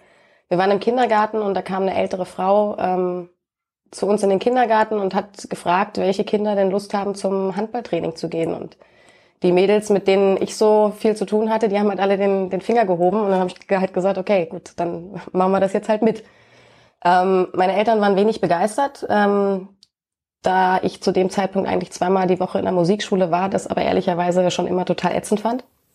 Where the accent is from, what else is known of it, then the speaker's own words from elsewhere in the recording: Rangsdorf, Brandenburg, Germany; ab da habe ich eigentlich meine Kindheit, meine Jugend bis ins frühe Erwachsenenalter eigentlich in dieser Sporthalle in Rangsdorf, wo ich aufgewachsen bin, verbracht